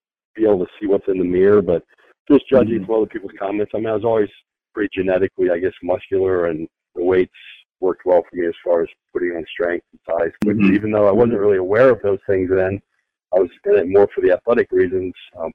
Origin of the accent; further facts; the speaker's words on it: Iowa, United States; I grew up in Iowa, and so I competed in everything from wrestling, basketball, football, track and field, baseball.